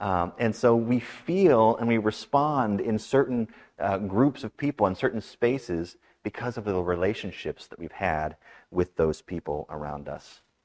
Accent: Oak Hill, West Virginia, United States; Last October, I had a chance to visit my hometown church down in Oak Hill, West Virginia, to preach for their homecoming service.

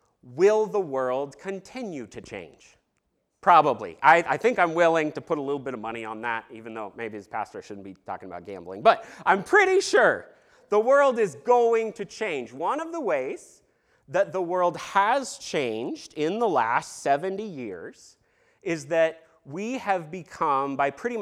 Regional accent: Eugene, Oregon, United States; I was raised in Eugene, Oregon, and I was a really cool teenager who had the skinny jeans and the Converse and the spiked hair and all that, but I had a mom who came from the Ozarks.

